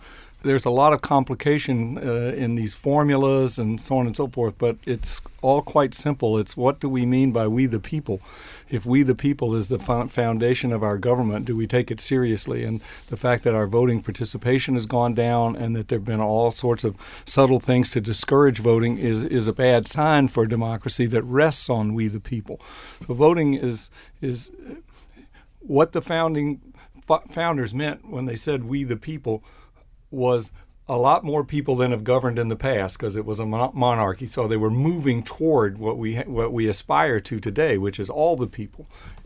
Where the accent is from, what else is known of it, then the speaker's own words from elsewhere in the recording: the South, United States; When I grew up in the South, there were no Republicans.